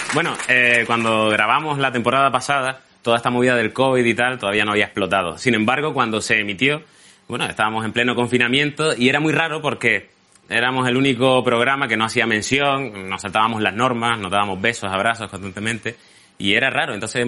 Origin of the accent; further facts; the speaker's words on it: Canary Islands, Spain; now in Seville, Spain; Yo soy canario, o sea que nací en un volcán y bueno, llevo 19 veranos sevillanos